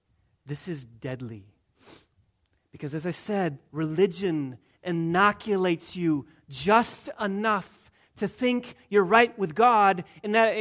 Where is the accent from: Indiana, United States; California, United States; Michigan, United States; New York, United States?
Michigan, United States; I grew up in West Michigan, and the church that I was raised